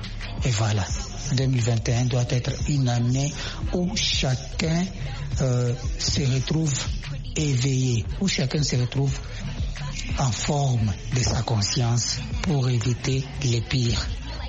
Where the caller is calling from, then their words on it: Lubumbashi, Haut-Katanga, DR Congo; depuis le Bombashi, République démocratique du Congo, mon pays natal.